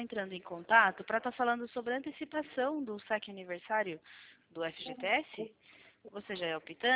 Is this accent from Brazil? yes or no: yes; Sorocaba, São Paulo, Brazil; Ah, eu sou de Sorocaba, pertinho.